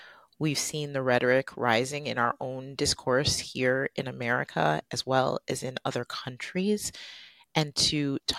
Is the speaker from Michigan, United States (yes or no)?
yes; Michigan, United States; joining me from my home state of Michigan.